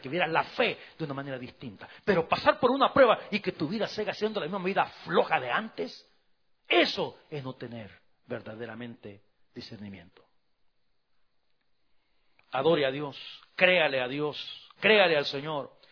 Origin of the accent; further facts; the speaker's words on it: El Salvador; Y yo pensé que solamente en mi país, en El Salvador, hacían eso, ¿verdad?